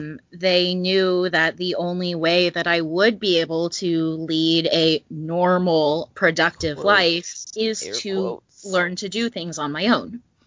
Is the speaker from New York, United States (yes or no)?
no; North Carolina, United States; I grew up in North Carolina. I've only been in New Hampshire the past 2 years.